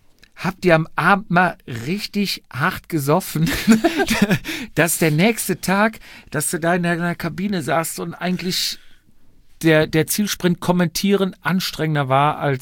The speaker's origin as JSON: {"language": "German", "town": "Cologne", "region": "North Rhine-Westphalia", "country": "Germany", "said": "Wir kommen ja aus Köln."}